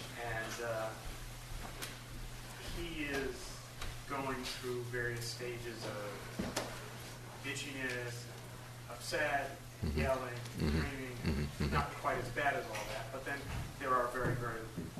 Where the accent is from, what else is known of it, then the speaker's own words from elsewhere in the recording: Boston, Massachusetts, United States; I'm originally from Boston, but currently I live in the West Coast